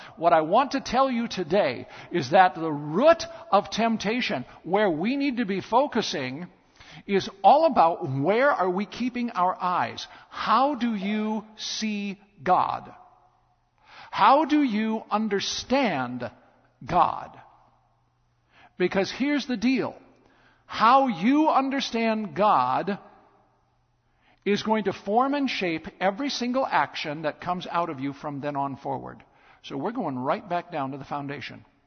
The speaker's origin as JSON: {"language": "English", "town": "Faulkton", "region": "South Dakota", "country": "United States", "tie": "born or raised there", "said": "My hometown is Faulkton, and on the south side of Faulkton, over on the eastern, northeastern corner of South Dakota, there is the Pink Castle."}